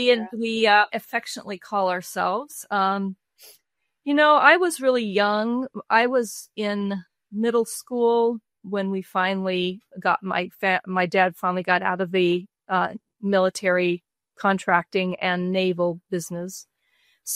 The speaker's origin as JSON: {"language": "English", "town": "Long Beach", "region": "California", "country": "United States", "tie": "born or raised there", "said": "Ooh, I was born in Long Beach, California, and I live all the way 20 miles away from that now. But my dad was a senior chief petty officer in the Navy, so we moved about six times by the time I was 15"}